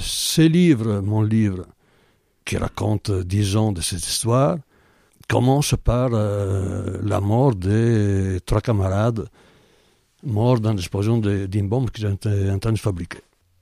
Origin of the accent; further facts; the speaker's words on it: Veneto, Italy; Moi, je viens d'une province d'Italie, la province de Vicenza, dans le nord-est, à 80 km de Venise, dans les terres